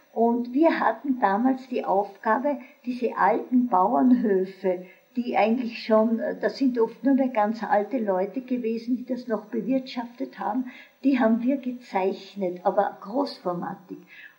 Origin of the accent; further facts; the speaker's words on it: Strobl, Salzburg, Austria; ich bin in Strobl geboren. Mein Vater war dort Lehrer. Die ersten Kinderjahre habe ich dort verbracht.